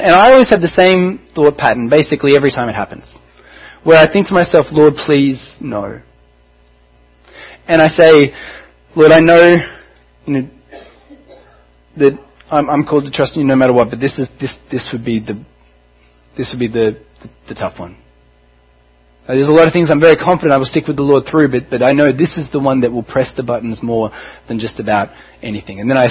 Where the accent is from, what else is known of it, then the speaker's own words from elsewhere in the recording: Melbourne, Victoria, Australia; also born or lived in Hobart; my dad's actually from Launceston. I was born in Hobart. I moved to Melbourne as a kid